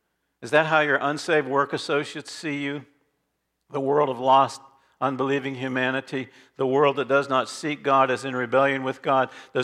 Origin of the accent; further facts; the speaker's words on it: Barkeyville, Pennsylvania, United States; Although I am from Barkeyville, Pennsylvania.